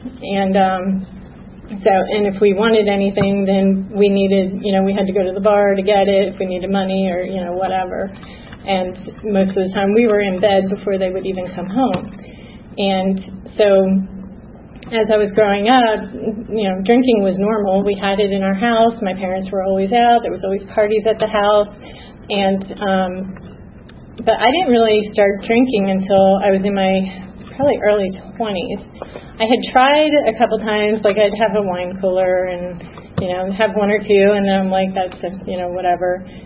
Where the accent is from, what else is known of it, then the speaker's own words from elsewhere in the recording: Philadelphia, Pennsylvania, United States; born there; And I was born in January 19th, 1975 in Pennsylvania. My dad was in the Army. I was born at the Philadelphia Naval Base.